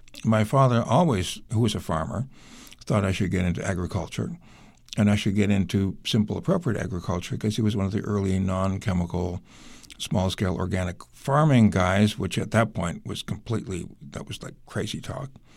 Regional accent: Canada; I'm a Canadian kid, who are you going to go to if you have a peanut problem?

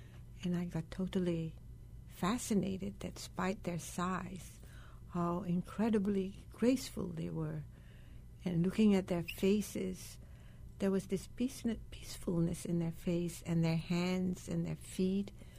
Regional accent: Indonesia; Fortunately, when I was growing up in Indonesia, I learned how to do that.

